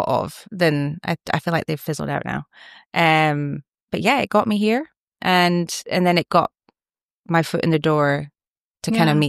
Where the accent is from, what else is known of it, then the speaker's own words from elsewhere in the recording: Aberdeen, Scotland, United Kingdom; Grew up in Aberdeen in Scotland.